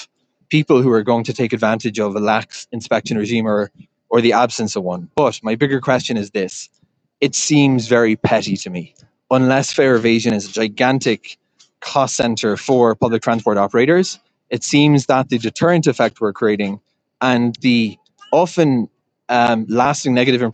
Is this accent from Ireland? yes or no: yes; Ireland; Certainly growing up in Ireland, taking the buses, I don't think I ever got tickets inspected.